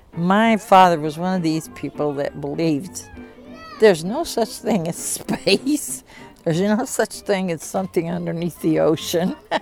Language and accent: English; Brownsville, Texas, United States; also born or lived in Corpus Christi, United States; I grew up in mostly in Brownsville, Texas and Corpus Christi. Actually, my father was a mover, and in 12 years, I went to 9 different schools to give you a pretty good idea.